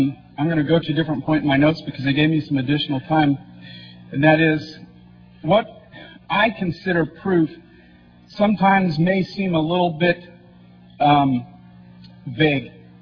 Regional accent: Kansas, United States; You might have noticed with my accent just a moment ago that I'm not exactly a Minnesotan. I'm trying very hard. Don't you know? Yeah. You know, I can do some of those things, but no, I'm just a Kansas farm boy, basically.

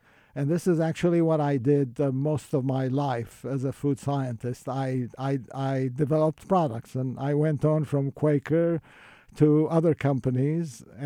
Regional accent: Israel; moved away as an adult; also born or lived in Turkey; now in United States; Well, actually, I was born in Turkey, but I grew up in Israel, and I got my chemical engineering degree in Israel. And then I came to the United States as a young man, and I went to school.

